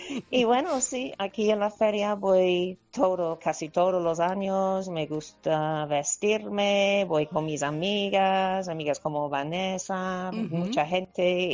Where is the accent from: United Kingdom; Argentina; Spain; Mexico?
United Kingdom; Cheltenham, South West England; Spanish is a second language; Pues mi familia es de la ciudad de Bristol. Uh-huh. Y yo crecí en una ciudad pequeña cerca de ahí, Cheltenham, entonces en el oeste de Inglaterra.